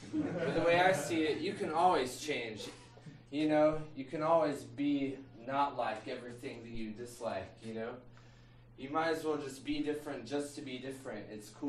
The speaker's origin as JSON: {"language": "English", "region": "Florida", "country": "United States", "said": "And I'm from Florida, so I'm not gonna be back here for a long time, probably."}